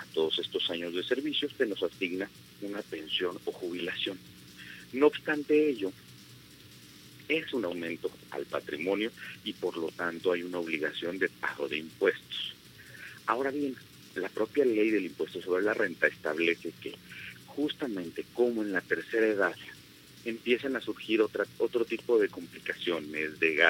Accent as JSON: {"language": "Spanish", "country": "Mexico", "said": "Desde la Constitución se nos establece una obligación como mexicanos de contribuir con el gasto público."}